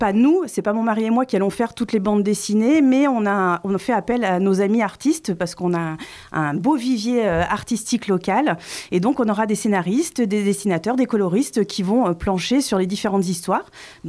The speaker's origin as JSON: {"language": "French", "town": "Rouen", "region": "Normandy", "country": "France", "said": "je suis d'origine rouennaise, même de la côte rouennaise plus précisément."}